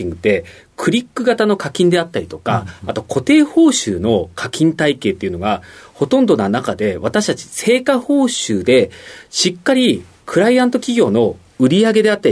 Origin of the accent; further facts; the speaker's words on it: Miyagi, Japan; はい、出身は宮城県になります。